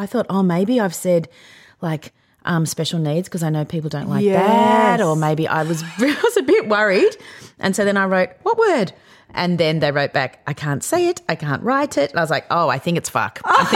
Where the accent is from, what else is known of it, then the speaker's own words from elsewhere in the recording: Victoria, Australia; I grew up in the Yarra Valley and if you didn't swear, you just got taken down.